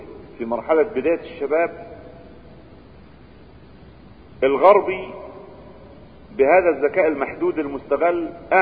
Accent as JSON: {"language": "Arabic", "country": "Egypt", "said": "تجد الظاهرة المنتشرة مثلا عندنا في مصر على سبيل المثال"}